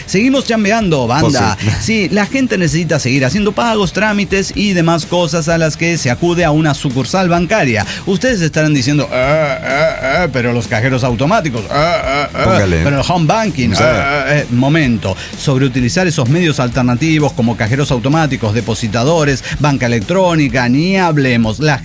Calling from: Tepic, Nayarit, Mexico; de Tepic, Nayarit, México.

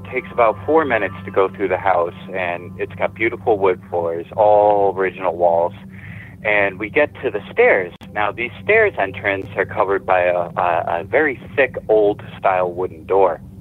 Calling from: Massachusetts, United States; I'm calling from Massachusetts.

